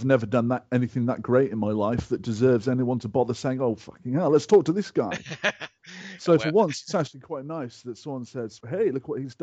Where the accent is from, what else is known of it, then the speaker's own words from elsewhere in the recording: England, United Kingdom; I'm from England. I'm 33, married.